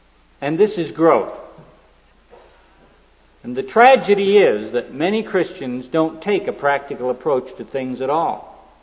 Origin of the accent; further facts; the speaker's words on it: Seattle, Washington, United States; I was raised in Seattle. We lived in the country.